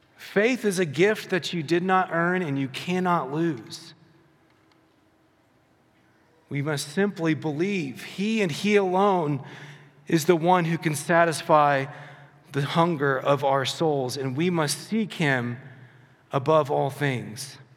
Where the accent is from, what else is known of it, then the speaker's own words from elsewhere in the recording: Southeast, United States; I know growing up in the Southeast, one of the funny things that would happen pretty regularly is that you're literally just finishing breakfast